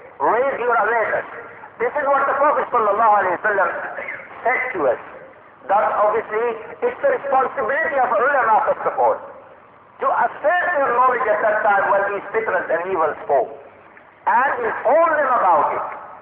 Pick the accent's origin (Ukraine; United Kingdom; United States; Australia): United Kingdom; Sheffield, Yorkshire and the Humber; I come from Sheffield, from South Yorkshire